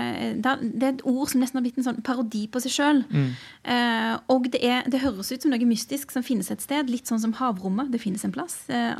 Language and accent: Norwegian; Rogaland, Norway; der jeg kommer fra, i altså Rogaland